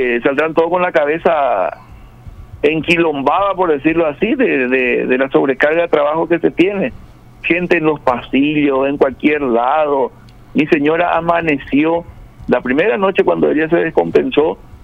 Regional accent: Asunción, Paraguay; Nosotros que somos aquí de Asunción, de repente, del departamento central o del lugar así cercano

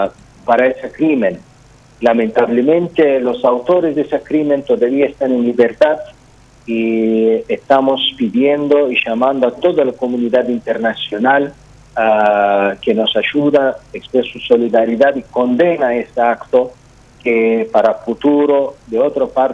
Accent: Azerbaijan; es para los azerbaiyanos, para mi pueblo, es algo muy importante en términos de solidaridad

